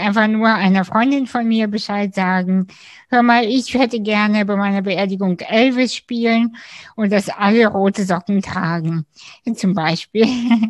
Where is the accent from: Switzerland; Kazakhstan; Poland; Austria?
Kazakhstan; ich bin ursprünglich aus Kasachstan